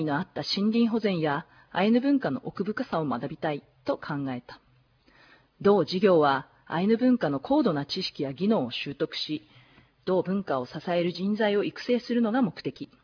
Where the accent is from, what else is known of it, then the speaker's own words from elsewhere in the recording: Tokyo, Japan; moved away as an adult; now in Biratori, Japan; 東京都出身です。22歳の時、ヒッチハイクでビラ取町二豚に立ち寄りました。